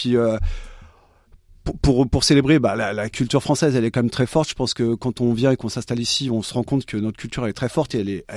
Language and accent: French; Paris, Île-de-France, France; Moi, là où j'ai grandi à Paris, en tout cas, il y a deux événements que je trouve un peu particuliers.